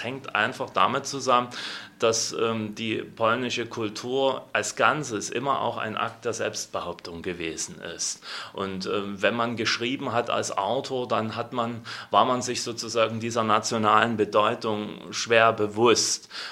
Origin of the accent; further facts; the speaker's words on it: Chemnitz, Saxony, Germany; also born or lived in Poland; Also ich komme ursprünglich aus Chemnitz und habe auch auf dem Gymnasium bereits 2 slawische Sprachen gelernt.